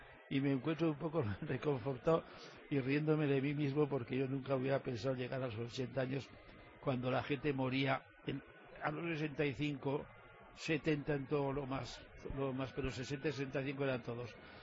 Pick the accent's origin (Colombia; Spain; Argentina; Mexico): Spain; Viana, Navarre; Yo soy de Viana, mis padres eran de Viana, mis hijas son de Viana, mis abuelos, mis bisabuelos, en fin, o sea que tengo la quinta esencia de Viana, la llevo en mi sangre.